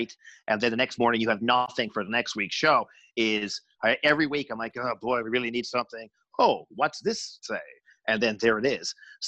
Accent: Canada; as a Canadian

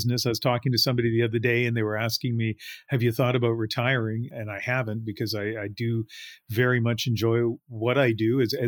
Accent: New Brunswick, Canada; growing up in New Brunswick when I was, I think, in junior high.

